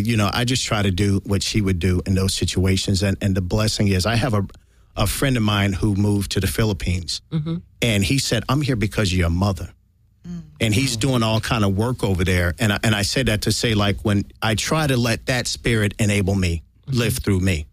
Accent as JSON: {"language": "English", "town": "Tucson", "region": "Arizona", "country": "United States", "said": "Yes, yes, because I'm from Tucson, Arizona."}